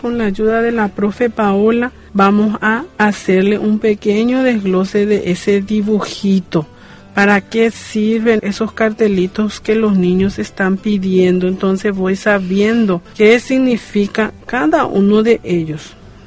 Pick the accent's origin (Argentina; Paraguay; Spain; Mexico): Paraguay; born there; todos estamos en Paraguay y los que nacimos aquí en Paraguay somos paraguayos.